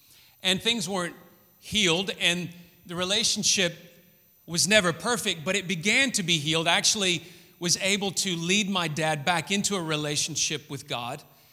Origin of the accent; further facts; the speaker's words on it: Memphis, Tennessee, United States; I grew up in Memphis, Tennessee, in the United States, in the South, which was a very racist culture.